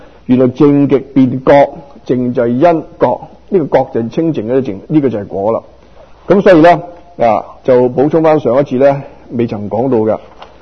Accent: Guangdong, China; 即是世俗講的說話，我們廣東人講得條物歹累身家。

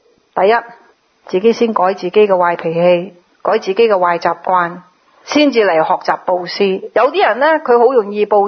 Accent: Guangdong, China; 我们广东人有句说话呢就叫做话积阴德啊。

